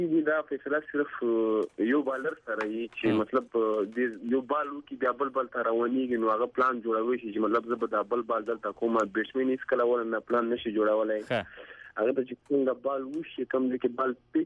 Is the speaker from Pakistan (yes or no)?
no; Afghanistan; چې موږ د افغانستان او هغه یو